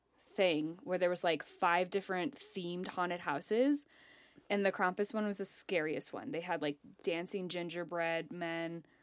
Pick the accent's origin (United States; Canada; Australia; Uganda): United States; Colorado; I'm fine. I'm from Colorado.